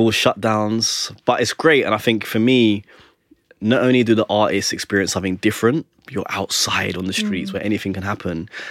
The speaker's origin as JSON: {"language": "English", "town": "Tottenham", "region": "London", "country": "United Kingdom", "said": "And for me, I'm from Tottenham."}